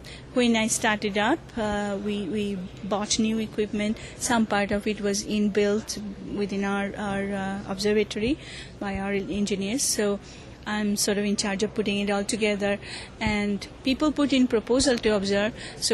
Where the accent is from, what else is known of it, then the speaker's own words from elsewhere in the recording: India; I sort of halted a little bit because I'm from India